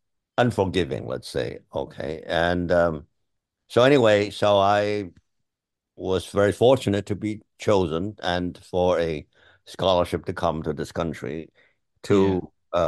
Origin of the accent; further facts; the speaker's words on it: China; No, I grew up in China proper, and lived in different cities in the 40s, in the 1940s, and 50s.